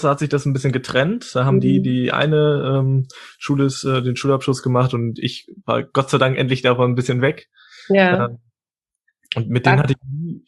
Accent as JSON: {"language": "German", "town": "Westerkappeln", "region": "North Rhine-Westphalia", "country": "Germany", "tie": "born or raised there", "also_born_or_lived": "Ibbenbüren", "said": "Ich bin in Immbüren geboren, 20 Minuten von hier. Und lebe seither dann hier in Westerkappeln"}